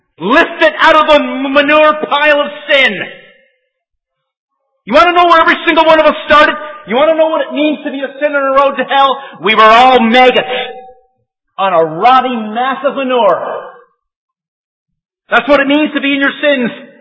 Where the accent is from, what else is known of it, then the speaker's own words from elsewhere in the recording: Canada; I come from Canada.